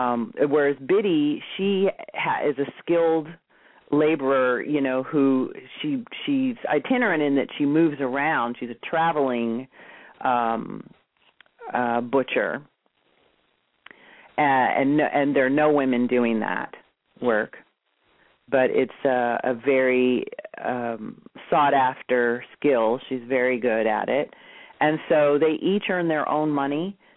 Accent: Staten Island, New York, United States; born there; also born or lived in Germany / Texas / Alabama / Maryland; Well, I was born in Staten Island, New York.

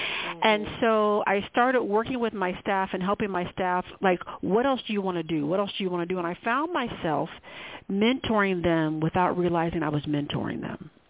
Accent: Ohio, United States; When I was being recruited, growing up in Ohio, I always wanted to go to Ohio State because they were the big university in the state of Ohio

